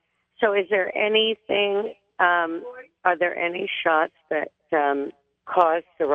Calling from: Brooklyn, New York, United States; I'm calling from Brooklyn.

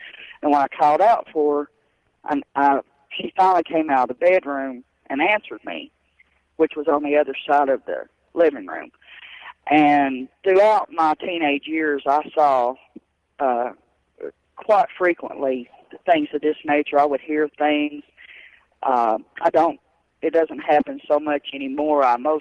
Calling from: El Paso, Texas, United States; I'm calling from El Paso, Texas.

